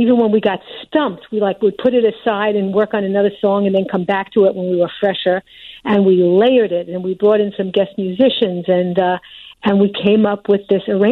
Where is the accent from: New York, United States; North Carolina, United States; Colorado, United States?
New York, United States; Brooklyn; You know, I grew up in Brooklyn, which was a melting pot